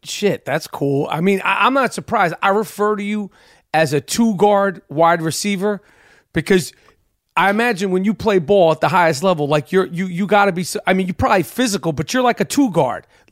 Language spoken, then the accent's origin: English; New York City, New York, United States; Because you know, like I'm from New York City.